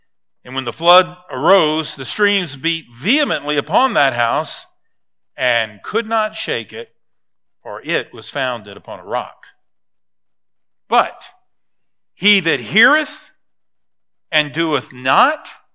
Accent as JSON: {"language": "English", "region": "Louisiana", "country": "United States", "tie": "born or raised there", "said": "Growing up in Louisiana, we didn't have rocks."}